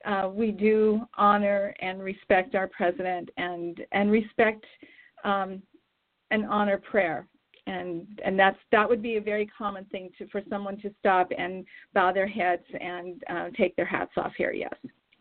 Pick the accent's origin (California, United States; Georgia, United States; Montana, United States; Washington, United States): Montana, United States; Yeah, I grew up in Montana, actually in a small town about 15 miles west of where I live now in Billings. So I was a small town girl